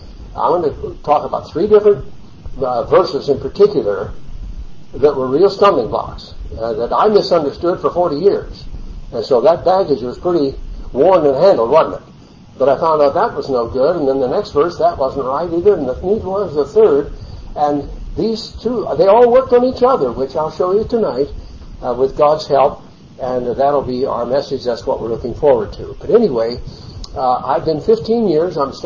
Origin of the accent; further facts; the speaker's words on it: Illinois, United States; also born or lived in Missouri; I was born in the Depression, 1932. My father, his company went bankrupt. He went back to the farm. And so, though I was born in Missouri, we went back to Illinois to survive the Depression.